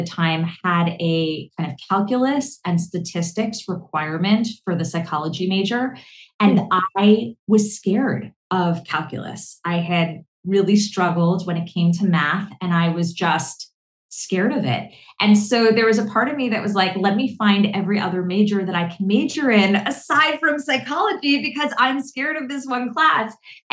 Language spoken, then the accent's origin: English; New Jersey, United States; But I grew up in the tri-state area. I grew up in New Jersey.